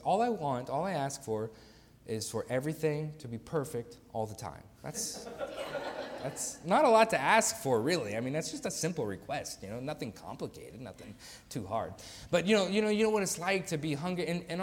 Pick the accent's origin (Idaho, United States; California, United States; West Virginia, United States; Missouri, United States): West Virginia, United States; also born or lived in Tennessee / Kentucky; I grew up in West Virginia. I've lived in Tennessee, lived in Kentucky.